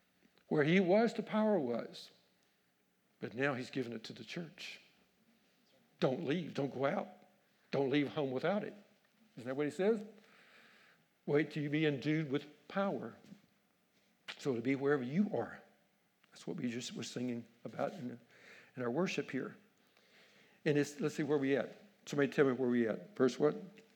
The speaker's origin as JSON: {"language": "English", "region": "Louisiana", "country": "United States", "said": "Now, he's from Texas. I'm from Louisiana. Pretty close to the same thing."}